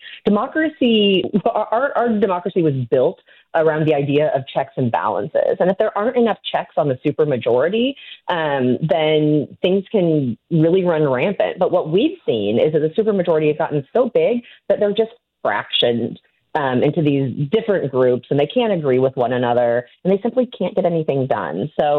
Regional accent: Kansas, United States; now in Missouri, United States; And I grew up in Kansas, and I represent a district in Kansas City.

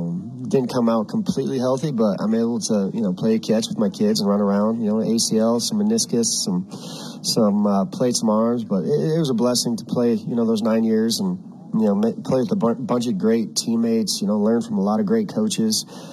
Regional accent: Butte, Montana, United States; Yeah, it's great to come back to my hometown and see familiar faces.

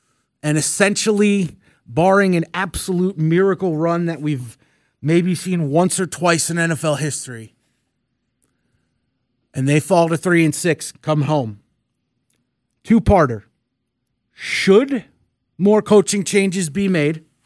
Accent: New York, United States; Unfortunately, most of y'all know by now, I'm from New York. Unfortunately, grew up rooting for that mess of a franchise.

